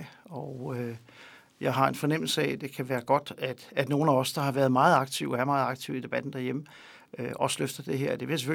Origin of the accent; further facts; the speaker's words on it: Copenhagen, Capital Region of Denmark, Denmark; born there; jeg er født i en koloni her i København, for at sige det på godt dansk